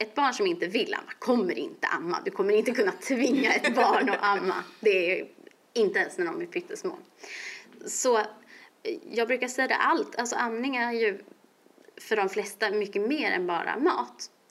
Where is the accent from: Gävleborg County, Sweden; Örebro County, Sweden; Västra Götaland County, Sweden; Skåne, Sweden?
Örebro County, Sweden; Örebro; Jag är ju från Örebro